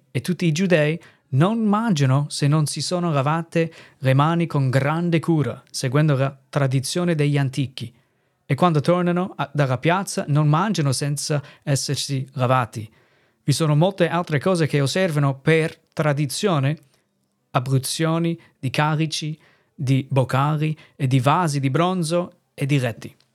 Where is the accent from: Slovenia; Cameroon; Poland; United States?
United States; Italian is a second language; now in Italy; sono missionario, vengo dagli Stati Uniti, servendo il Signore qui in Italia dal 2007